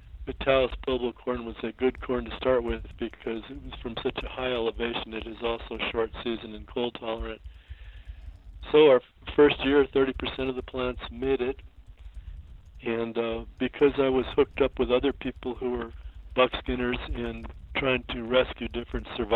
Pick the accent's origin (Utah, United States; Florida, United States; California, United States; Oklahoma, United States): California, United States; No, I grew up in Southern California in a rural community. I worked on my uncle's ranch.